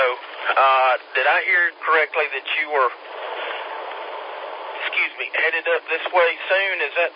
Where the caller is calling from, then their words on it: Campobello, South Carolina, United States; QTH is in Campobello, which is in between, I'm 9 minutes from the North Carolina line.